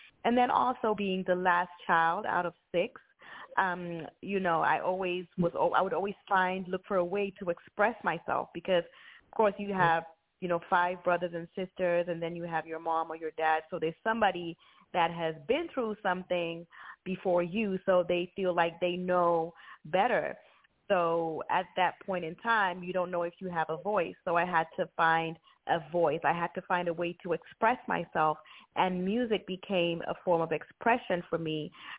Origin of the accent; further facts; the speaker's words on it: Cameroon; I'm originally from Cameroon, traveled the world. I sing in English. I sing in Pidgin, some Yoruba, some Spanish, some French.